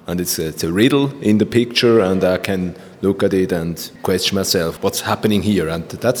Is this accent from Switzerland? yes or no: yes; Switzerland; now in Vienna, Austria; Yeah, I come originally from Switzerland, but I live in Vienna.